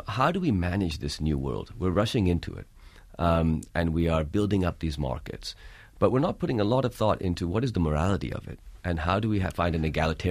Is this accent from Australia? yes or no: no; Lahore, Punjab, Pakistan; also born or lived in California, United States; In a sense, I grew up partly in California, but partly in Lahore.